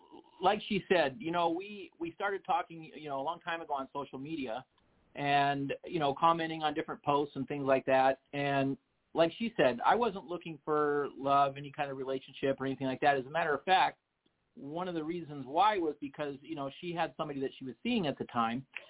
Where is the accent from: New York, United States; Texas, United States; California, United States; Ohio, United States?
California, United States; Stockton; Well, I was born in Stockton, California.